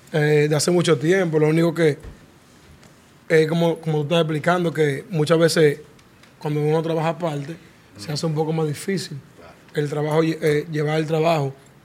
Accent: Santo Domingo, Dominican Republic; now in New York, United States; Nosotros rapeamos de Nueva York. Y venimos de un país, emigramos a este país, emigramos de Santo Domingo.

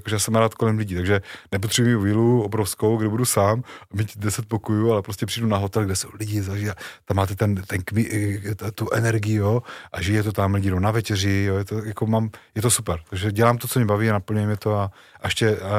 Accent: Bratislava, Bratislava Region, Slovakia; moved away; also born or lived in United States; protože já jsem se narodil v Bratislavě, žili jsme v Bratislavě

